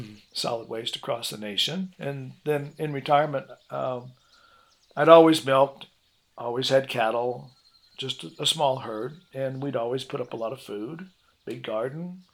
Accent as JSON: {"language": "English", "region": "Illinois", "country": "United States", "moved": "yes", "lives_now": "Madison County, United States", "said": "I'm in Madison County, Arkansas. I'm from Illinois, but I have been here for 42 years."}